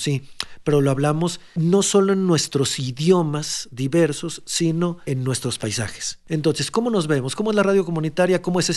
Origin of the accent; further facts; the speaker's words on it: Hermosillo, Sonora, Mexico; yo le estoy hablando de problemas de Hermosillo a la gente de Hermosillo, que es de donde yo vengo, donde yo hago radio.